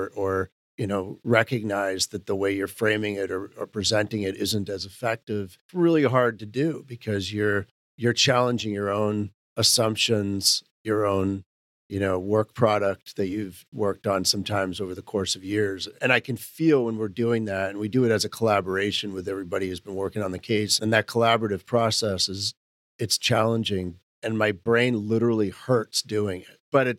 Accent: Maine, United States; So, I mean, in my home state of Maine, up until a few years ago

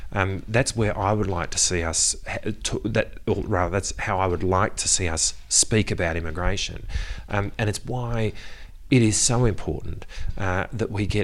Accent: Geelong, Victoria, Australia; I come from Geelong, a regional city

